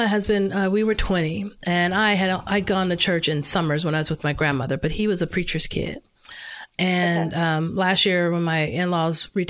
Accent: Los Angeles, California, United States; I grew up in South Central LA. I grew up surrounded by gang violence.

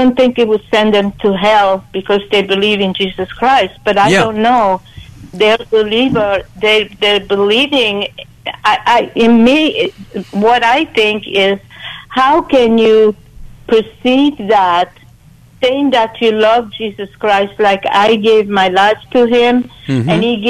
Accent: Italy; English is a second language; moved away as an adult; now in United States; I was born and raised Catholic in Italy. I married a military, and that's why I'm in the States.

